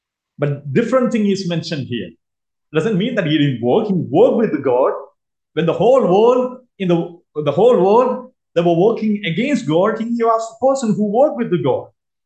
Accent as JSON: {"language": "English", "country": "India", "said": "As you have introduced, I'm coming from India and I'm serving the Lord in Kerala."}